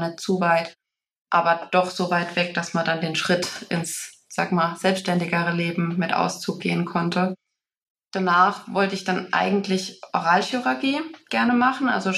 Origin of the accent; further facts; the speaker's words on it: Waldfischbach, Rhineland-Palatinate, Germany; also born or lived in Landstuhl; Und aufgewachsen dann in Waldfischbach. Ist tatsächlich doch ein bisschen größerer Ort, zwischen Pirmasens und Kaiserslautern gelegen. Dort wohnen meine Eltern auch heute noch. Ist ganz idyllisch, ja.